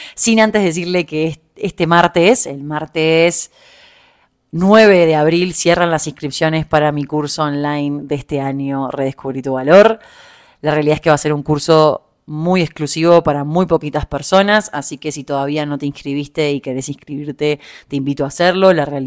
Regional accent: Uruguay; also born or lived in Argentina; now in Mexico City, Mexico; Desde que me mudé a Argentina, volví para Uruguay, estuve todo diciembre en Uruguay, después me vine para Ciudad de México. Hace 3 meses ya que estoy en Ciudad de México

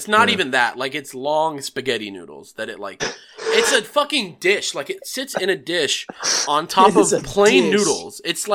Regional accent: Cincinnati, Ohio, United States; And I'm from Robin and I are from Cincinnati originally.

